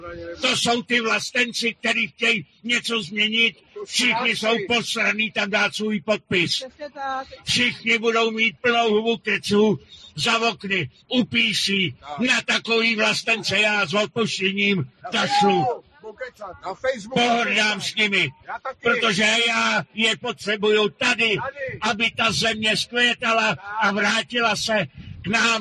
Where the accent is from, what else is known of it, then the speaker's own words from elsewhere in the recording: Aš, Karlovy Vary Region, Czechia; Já jsem vyrůstal v Aši do 21 let.